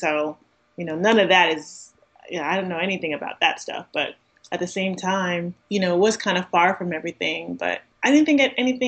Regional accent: New York, United States; I mean, I grew up in New York in the 80s, okay?

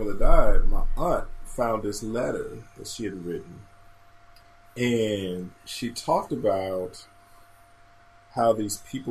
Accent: Cleveland, Ohio, United States; Oh, yeah. Grew up in Cleveland, born and raised in Cleveland, grew up in the projects, and then we moved to St. Clair. We lived a lot of different places. We moved a lot.

